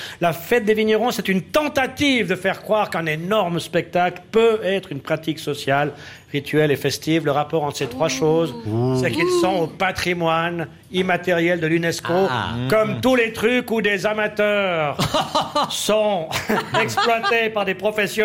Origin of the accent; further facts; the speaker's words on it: Valais, Switzerland; chez nous en Valais.